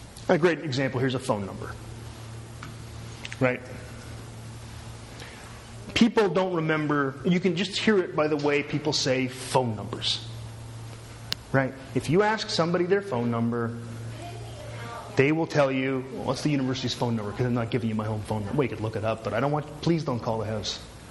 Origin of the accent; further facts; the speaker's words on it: Newfoundland and Labrador, Canada; also born or lived in Corner Brook; It's when I lived in Cornerbrook. I use that one. They'll look at me. Yeah, I'm from Newfoundland.